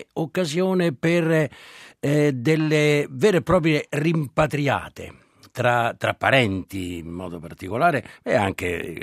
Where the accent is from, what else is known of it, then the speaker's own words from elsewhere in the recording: Rome, Lazio, Italy; poi sono romano, quindi i romani stanno al concreto.